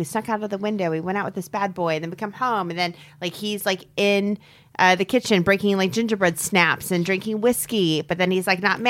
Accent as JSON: {"language": "English", "region": "Illinois", "country": "United States", "tie": "born or raised there", "said": "I don't know that I have, and I grew up in Illinois."}